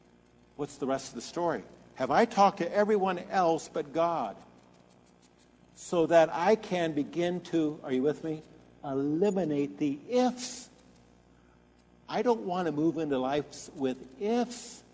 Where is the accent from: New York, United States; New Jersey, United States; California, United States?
California, United States; Pasadena; I had the blessing of growing up in Pasadena.